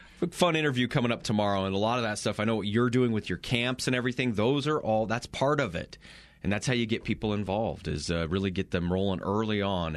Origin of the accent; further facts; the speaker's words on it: Cheyenne Wells, Colorado, United States; I grew up in Cheyenne Wells. We played sports a lot, but nothing like I had time for video games and driving the tractor and doing other things.